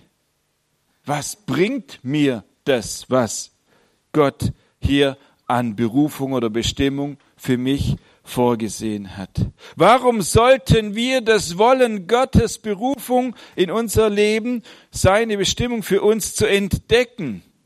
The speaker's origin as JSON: {"language": "German", "town": "Babenhausen", "country": "Germany", "tie": "born or raised there", "said": "Ich bin in Babenhausen geboren, aufgewachsen."}